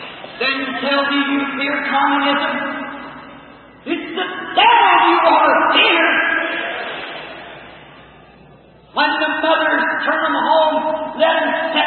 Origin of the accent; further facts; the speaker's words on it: United States; I'm American and I love my country, but I believe in real Americanism.